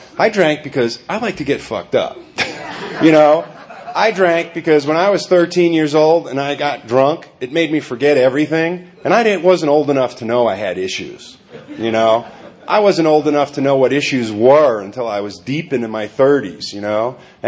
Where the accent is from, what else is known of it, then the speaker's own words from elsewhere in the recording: New York City, New York, United States; You know, I come from Greenwich Village in New York City in the late 60s.